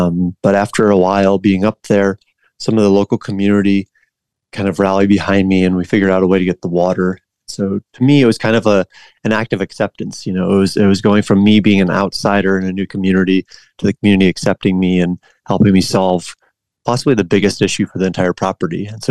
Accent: Florida, United States; and it's something that I used to like a lot, you know, growing up in Florida.

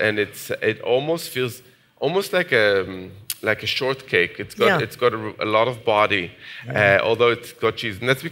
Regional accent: Jerusalem, Jerusalem District, Israel; So it started off from this corner of the Mediterranean where I grew up in Jerusalem

